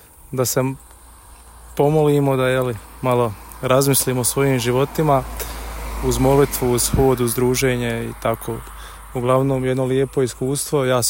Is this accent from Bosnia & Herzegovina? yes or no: yes; Tomislavgrad, Federation of Bosnia and Herzegovina, Bosnia & Herzegovina; Pa jesmo, više manje svi smo iz grada, neki se priključili iz svojih sela.